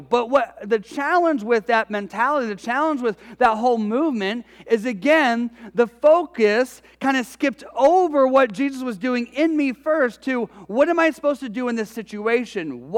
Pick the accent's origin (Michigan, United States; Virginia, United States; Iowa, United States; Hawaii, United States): Michigan, United States; Detroit; Maybe it's because we're from Detroit, but they know how to hustle.